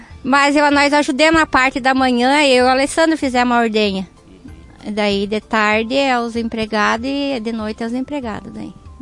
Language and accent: Portuguese; Brazil; Eu sou natural daqui, de Brampuitã mesmo. Nasci aqui, o pai Vero do Marau, né? Quando casaram com a falecida mãe, Vero, e moraram aqui, sempre aqui.